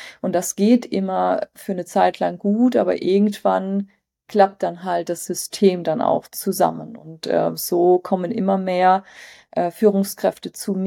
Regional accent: Frankfurt am Main, Hesse, Germany; also ich komme ja aus Frankfurt am Main

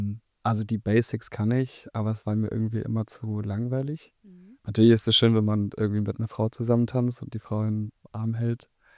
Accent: Schweinfurt, Bavaria, Germany; Ich komme aus Schweinfurt. Das ist eine kleine Stadt in Bayern, die aber ganz viel Bedeutung hat.

